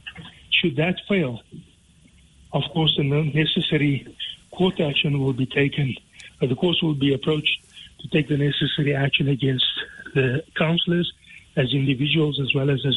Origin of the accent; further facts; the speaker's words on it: South Africa; So we as ordinary South African citizens have to stand up and be counted and say, not on our watch.